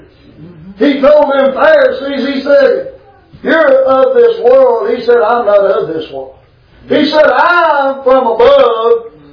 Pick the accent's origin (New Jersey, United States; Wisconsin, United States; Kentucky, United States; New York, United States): Kentucky, United States; They're going to know we're from Kentucky when we get there, Sharon.